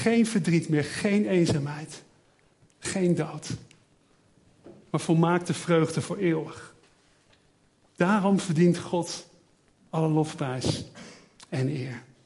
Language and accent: Dutch; Netherlands; Daar zijn we Nederlanders goed in, om dat woord goed uit te spreken.